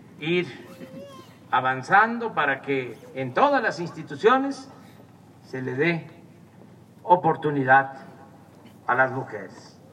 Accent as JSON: {"language": "Spanish", "country": "Mexico", "said": "lo que somos los mexicanos"}